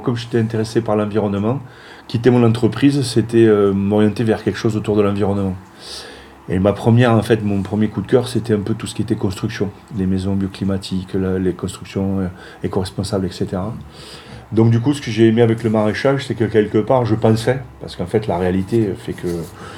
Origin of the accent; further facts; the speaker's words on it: Saint-Jean-d'Alcapiès, Occitanie, France; moi j'ai grandi dans l'Aveyron